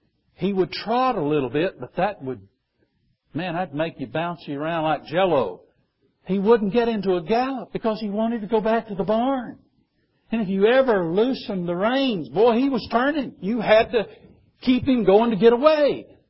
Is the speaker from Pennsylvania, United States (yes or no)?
no; Alabama, United States; I grew up with horses. I'm not from Texas, I'm from Alabama. We had horses.